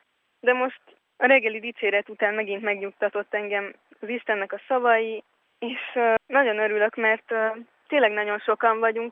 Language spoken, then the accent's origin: Hungarian; Budapest, Hungary; Budapestről jöttem, 18 éves vagyok, még tanulok.